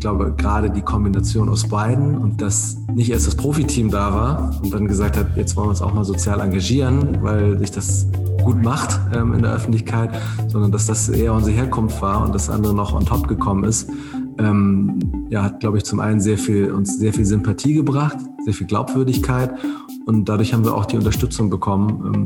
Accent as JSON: {"language": "German", "town": "Wedel", "region": "Schleswig-Holstein", "country": "Germany", "said": "Ich komme selber aus Wedel."}